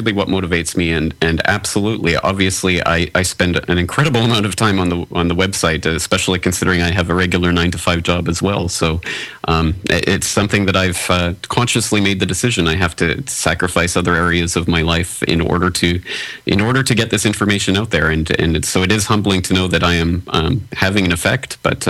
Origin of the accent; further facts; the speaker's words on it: Canada; came out here 6 years ago for 1 year, but obviously that turned into 6 years, and there's no time in the near future where I'll be returning to my home country of Canada.